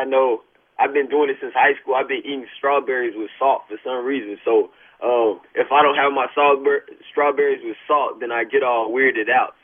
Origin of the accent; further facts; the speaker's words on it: the South, United States; It's called the Southside. Because I'm from the South, baby.